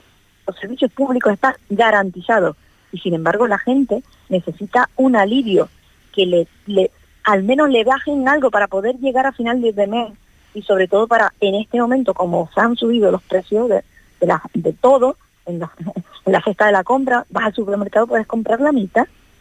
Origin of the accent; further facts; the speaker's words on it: Canary Islands, Spain; a los canarios no nos sirve de nada